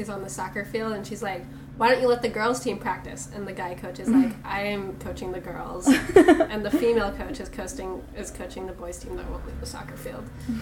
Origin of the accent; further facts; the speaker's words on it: Midwest, United States; I'm from the Midwest, for one.